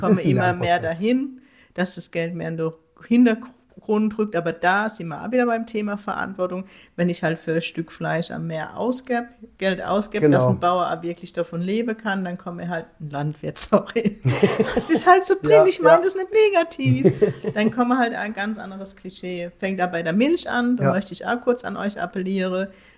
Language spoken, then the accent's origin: German; Heidelberg, Baden-Württemberg, Germany; Ich glaube, allein Ziegelhausen, wo ich herkomme, sind immer 10.000.